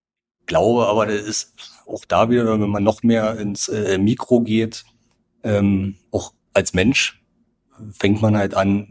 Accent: eastern Germany, Germany; man ist da auf jeden Fall in so einer so ein bisschen schizophrenen Lage als Ostdeutscher, glaube ich.

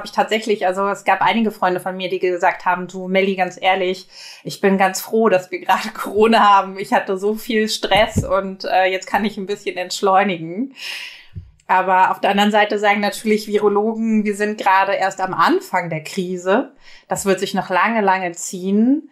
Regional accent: Mecklenburg-Vorpommern, Germany; also born or lived in Brandenburg; ich bin in Brandenburg geboren und in Mecklenburg aufgewachsen.

